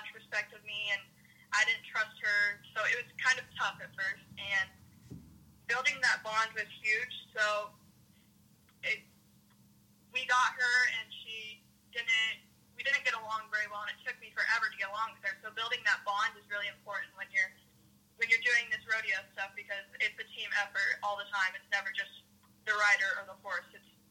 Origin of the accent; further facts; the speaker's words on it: Iowa, United States; I'm from Iowa. I'm 15 years old.